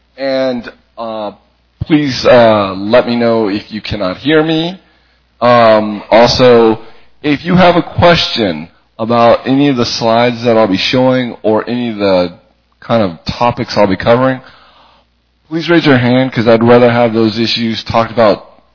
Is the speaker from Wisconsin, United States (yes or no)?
no; Los Angeles, California, United States; And born and bred in Los Angeles, so native to the area